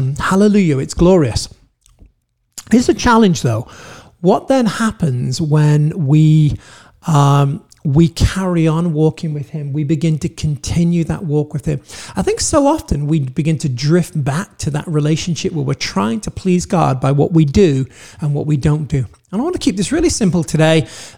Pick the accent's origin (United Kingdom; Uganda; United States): United Kingdom; born there; I am British. I may feel British. I may not feel British. It has nothing to do with it. I was born British.